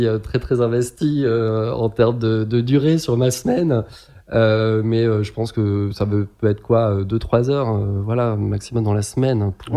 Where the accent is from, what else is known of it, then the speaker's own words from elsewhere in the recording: Grenoble, Auvergne-Rhône-Alpes, France; Moi, je suis de Grenoble.